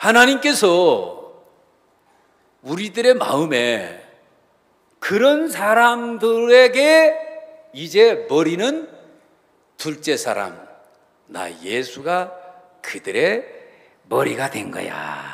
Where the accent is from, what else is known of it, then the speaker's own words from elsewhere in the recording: Jeonju, North Jeolla, South Korea; 저는 제 고향 친구 이야기들을 가끔 들어보거든요. 아, 제 친구들이 엄청 많아요. 호남선 열차를 타고 우리 전주에서 올라가다 보면은